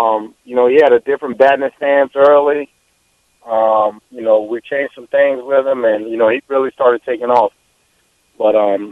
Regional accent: Fort Myers, Florida, United States; Well, you know, I'm from Fort Myers, hometown guy.

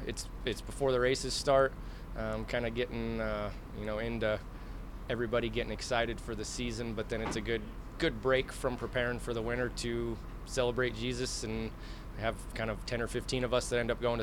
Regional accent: Knoxville, Iowa, United States; Growing up in Knoxville, I worshipped Marion County Fairgrounds and still do today.

